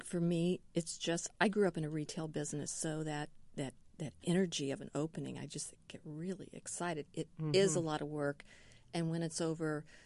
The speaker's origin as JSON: {"language": "English", "region": "Indiana", "country": "United States", "said": "I'm from Vandenberg County. We grew up probably 40 miles from each other"}